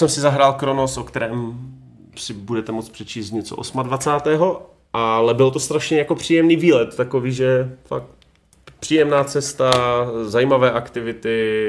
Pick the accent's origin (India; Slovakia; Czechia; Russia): Czechia; Moravian-Silesian Region; ty ocelárny mám doma, mám za barákem Vítkovice